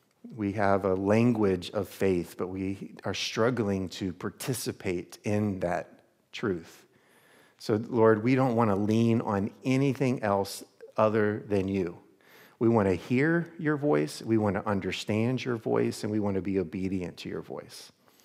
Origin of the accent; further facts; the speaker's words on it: United States; So I was really one of the last generations, I believe, growing up in America, where there was this sacredness, a Sabbathness to a Sunday.